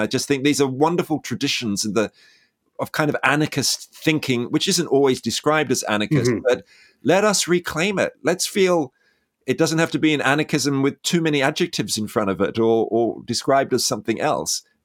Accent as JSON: {"language": "English", "country": "Australia", "moved": "yes", "lives_now": "United Kingdom", "said": "unofficial British grandparent, because I'm Australian. But when I moved here"}